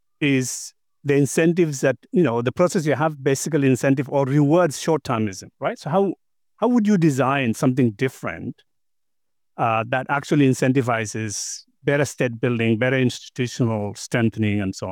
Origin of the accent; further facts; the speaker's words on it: Kenya; You and I come from Kenya